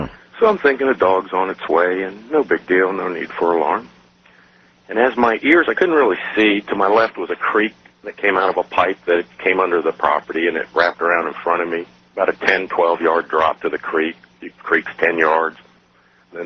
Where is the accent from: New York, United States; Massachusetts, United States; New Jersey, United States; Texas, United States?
New York, United States; I'm sitting there, 17-year-old, I'm not scared of much, especially growing up in New York, all kinds of surprises.